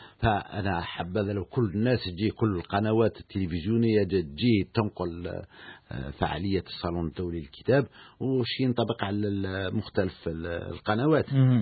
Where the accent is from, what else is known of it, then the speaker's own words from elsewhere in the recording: Algeria; أنا كمواطن جزائري